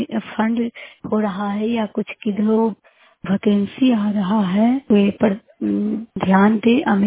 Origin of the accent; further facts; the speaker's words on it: Bihar, India; मैं नालंदा जिला की निवासी हूँ और दामोदर सुबल्ला पंचायत की हूँ।